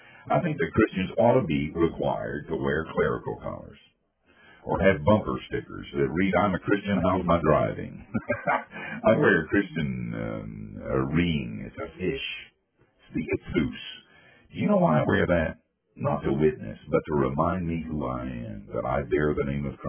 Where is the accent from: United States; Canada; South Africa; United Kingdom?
United States; Asheville, North Carolina; I'm from Asheville, North Carolina. Whenever I meet somebody from the mountains of North Carolina, it's like old home week.